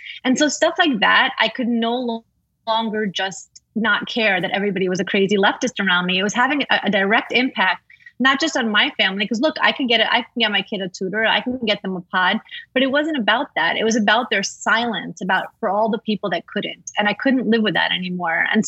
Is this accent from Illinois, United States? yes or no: no; Brooklyn, New York, United States; Absolutely. I grew up in Brooklyn. My husband grew up in Queens. We were going to raise our kids in Brooklyn.